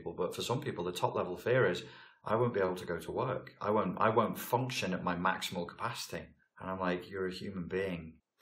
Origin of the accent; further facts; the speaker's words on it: Portugal; now in United Kingdom; I was raised in Portugal. I was raised in a hot climate.